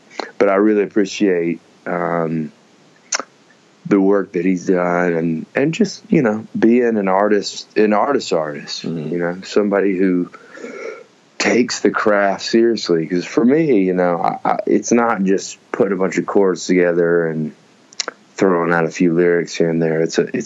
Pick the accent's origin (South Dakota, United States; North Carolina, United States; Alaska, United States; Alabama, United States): Alabama, United States; Birmingham; So for me, you know, growing up in Birmingham and being an Alabamian, you know, it's just somebody, you can't help but get touched by the culture, and especially the Southern culture of it